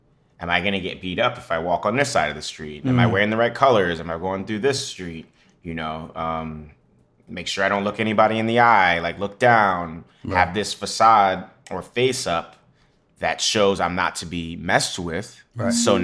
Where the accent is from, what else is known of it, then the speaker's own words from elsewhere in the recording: New York City, New York, United States; I think growing up in New York City toughens you as a kid because you have to, everything's a journey.